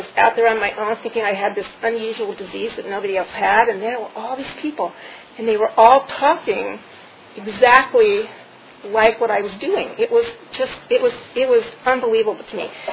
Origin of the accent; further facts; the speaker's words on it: New York, United States; also born or lived in Dallas, United States; And I'm from New York, but I was living in Dallas at the time, and I was visiting with my mother